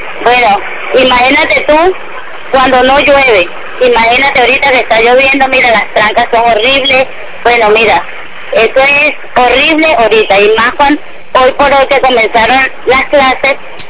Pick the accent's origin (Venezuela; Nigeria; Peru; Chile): Venezuela; merecemos vivir dignamente como venezolanos que somos, con la riqueza que tenemos.